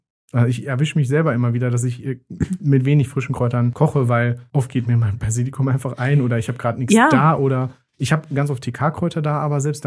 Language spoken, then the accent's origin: German; Italy; aber das muss ich auch sagen als Italiener.